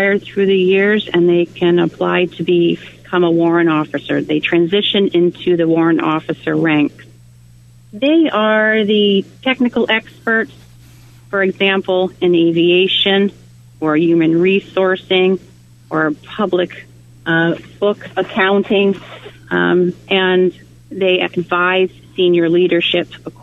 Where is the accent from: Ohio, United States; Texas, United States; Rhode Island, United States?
Rhode Island, United States; I was from Rhode Island, and I was going to college.